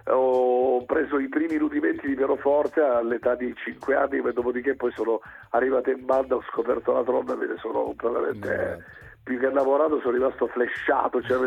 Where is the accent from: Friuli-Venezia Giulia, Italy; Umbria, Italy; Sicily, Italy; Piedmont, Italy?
Sicily, Italy; io sono ovviamente, come tanti sanno, sono della East Coast, non sono della West Coast, della Sicilia